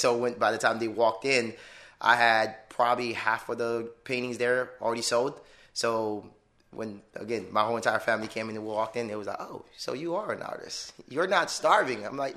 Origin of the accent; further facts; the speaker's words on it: Miami, Florida, United States; now in Orlando, United States; Grew up in Miami, moved to Orlando about 16 years ago.